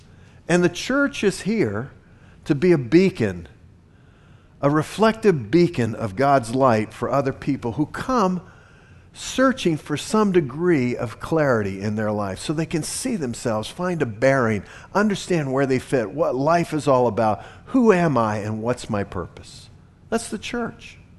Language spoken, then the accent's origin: English; Virginia, United States; Now, I came from Virginia.